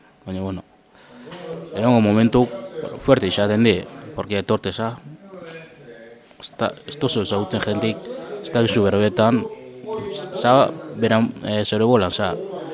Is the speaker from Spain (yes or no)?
no; Senegal; Basque is a second language; moved away; nire herriko dakarri beste hori bat, beste musika bat, roi kultura, gero kultura da, baina nik asko zen zuten dutena da rap, Senegaleko.